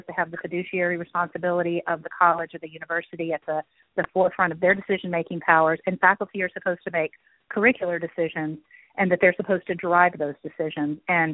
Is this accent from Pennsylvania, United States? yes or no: no; Texas, United States; I grew up in West Texas, and I went to a state school